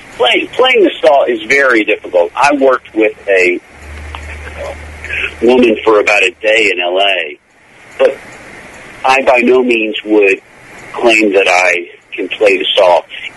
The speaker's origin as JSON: {"language": "English", "region": "Kentucky", "country": "United States", "tie": "born or raised there", "said": "I grew up in Kentucky, so being paid to ride a horse is a dream job for me."}